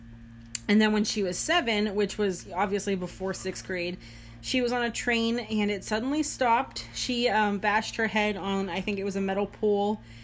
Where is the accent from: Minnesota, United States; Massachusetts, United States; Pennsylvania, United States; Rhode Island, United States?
Pennsylvania, United States; Pittsburgh; moved away as an adult; now in Virginia Beach, United States; We are a married couple living in Virginia Beach. We don't sound like we're from Virginia because we're from Pittsburgh. We moved down here in June